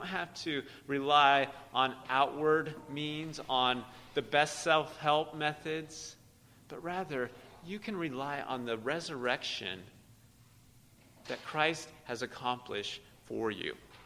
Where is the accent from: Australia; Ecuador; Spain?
Ecuador; now in Brooklyn, United States; I grew up Roman Catholic in Ecuador, and now I'm a Wiccan.